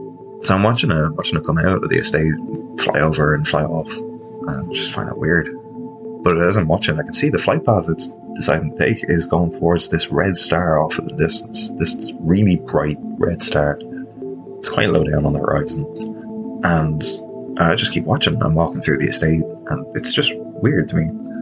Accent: Ireland; I'm from Ireland.

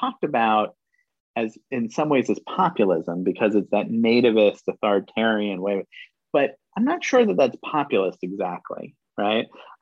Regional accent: New York City, New York, United States; and I grew up in New York City, like he was part of my life.

